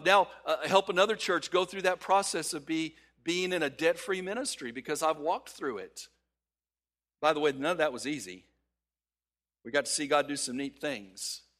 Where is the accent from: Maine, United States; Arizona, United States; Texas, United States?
Texas, United States; All the time growing up in West Texas, the wind is always blowing, and usually it was blowing sand at me. So I moved down here on the coast